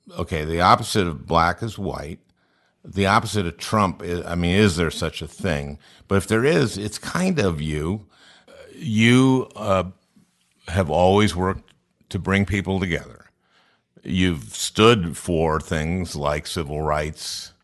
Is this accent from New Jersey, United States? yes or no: no; St. Louis Park, Minnesota, United States; I was born in 1951. I grew up in St. Louis Park, middle class. Dad was a printing salesman. Dad didn't graduate high school.